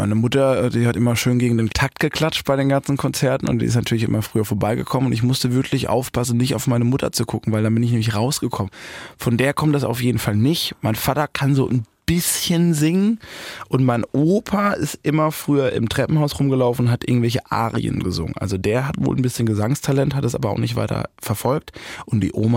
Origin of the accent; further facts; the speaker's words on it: Baden-Württemberg, Germany; Ich komme ja aus Baden und mich hat einfach niemand verstanden über der Grenze von Frankfurt.